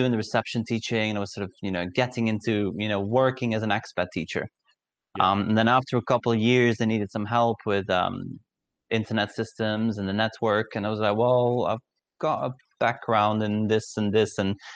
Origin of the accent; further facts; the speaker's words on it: Belgium; now in Thailand; Yes, so I'm originally from Belgium and I was teaching in Belgium as well.